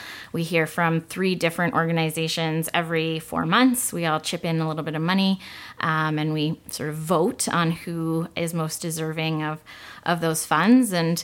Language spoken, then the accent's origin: English; St. Andrews, New Brunswick, Canada; born there; also born or lived in Calgary; now in Salmon Arm, Canada; I was not born and raised in Salmon Arm. I was actually born in southwest New Brunswick in a little town called St. Andrews. If you've ever heard of St. Andrews by the Sea, it's a town of 1,500 people.